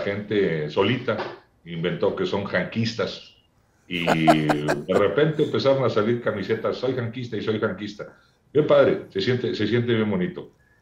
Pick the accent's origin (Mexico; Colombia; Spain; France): Mexico; Baja California; No hay quien le preguntes de mi estado que te diga soy bajo californiano.